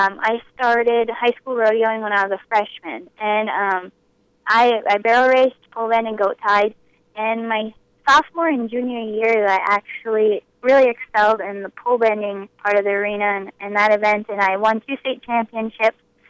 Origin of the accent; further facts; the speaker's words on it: Amidon, North Dakota, United States; I grew up in Amadon, North Dakota, so I'm in the very southwestern corner.